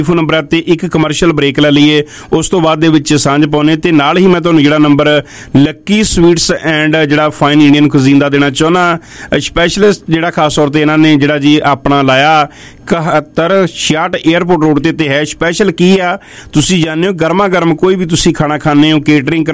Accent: Punjab, India; moved away; ਮੈਂ ਵੀ ਪੰਜਾਬ ਤੋਂ ਆਇਆ

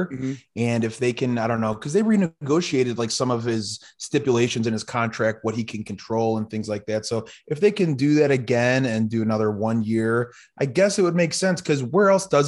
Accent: Chicago, Illinois, United States; So I'm from Chicago, so I'm a Bears fan, right?

